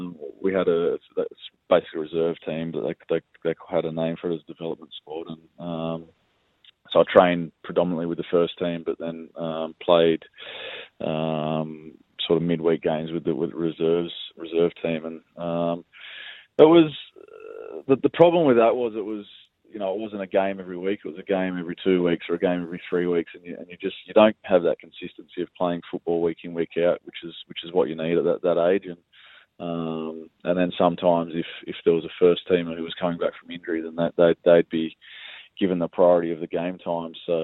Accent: Melbourne, Victoria, Australia; that'll always be my home club. So you know, my time at Melbourne Victory is probably the proudest time of my

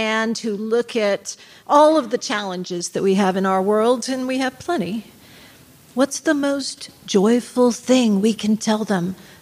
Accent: California, United States; I'm from California.

